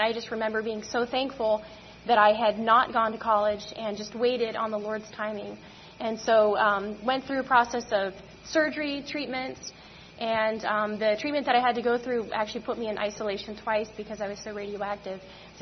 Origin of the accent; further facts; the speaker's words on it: Kansas, United States; born there; also born or lived in Maryland; Prior to that, we were in Kansas. I was born in Kansas.